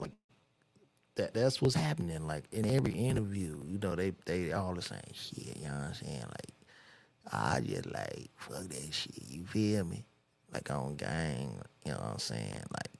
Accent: Chicago, Illinois, United States; And I grew up in Chicago where one of the brothers was from

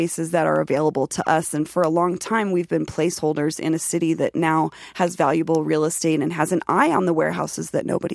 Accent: Denver, Colorado, United States; I'm born and raised in Denver, Colorado, and the changes that I've seen over the last half of the decade to my city are unreal

